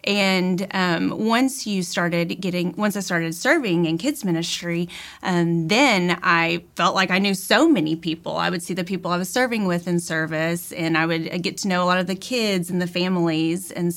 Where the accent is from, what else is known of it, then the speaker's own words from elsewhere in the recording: Texarkana, Texas, United States; so it's a twin city, so half Texas, half Arkansas, and I lived there all my life until I went off to college in Baton Rouge.